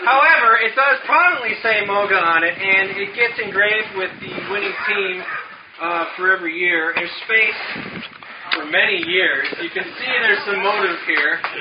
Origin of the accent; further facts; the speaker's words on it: Minnesota, United States; Well, we're from Minnesota. We're some of the few people tenting.